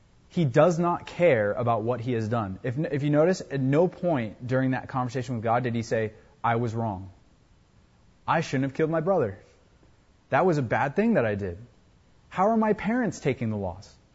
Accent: United States; And as an American, I was like, yeah, that is so disgusting.

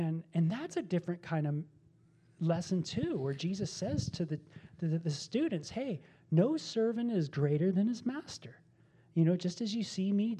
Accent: California, United States; I have friends that I grew up with in California that they're always going to be my friends.

